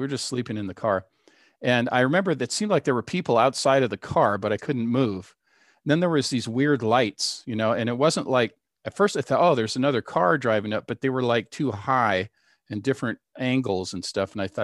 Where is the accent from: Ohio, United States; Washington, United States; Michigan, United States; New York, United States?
Washington, United States; Seattle; back to Seattle. We're from Seattle.